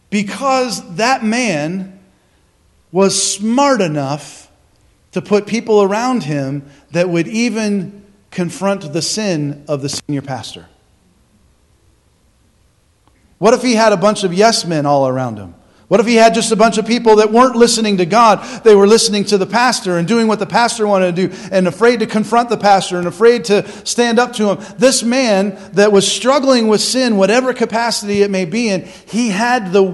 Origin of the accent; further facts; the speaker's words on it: South Carolina, United States; They started a church actually in the town that I grew up in South Carolina.